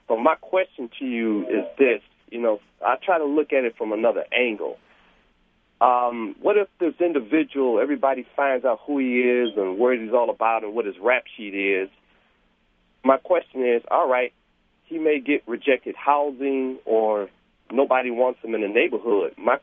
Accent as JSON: {"language": "English", "town": "Milwaukee", "region": "Wisconsin", "country": "United States", "said": "I'm from Milwaukee. That's one of the most urbanized areas in Wisconsin"}